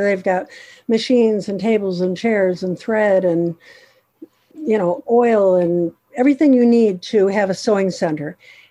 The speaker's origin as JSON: {"language": "English", "country": "United States", "said": "I just assumed being an American, middle class woman that, you know, everybody has a way to buy tampons or pads or something."}